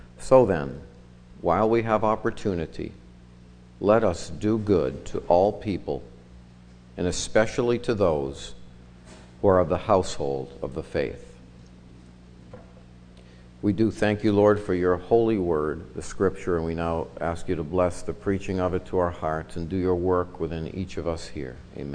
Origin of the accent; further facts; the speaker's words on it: West Brookfield, Massachusetts, United States; now in Belchertown, United States; I was brought up in West Brookfield, Massachusetts, and I now live in Belchertown. So I'm from the area, not a stranger, an outsider.